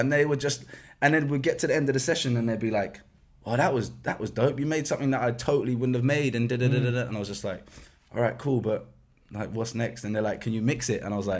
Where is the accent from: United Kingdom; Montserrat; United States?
United Kingdom; London; because I'm from West London.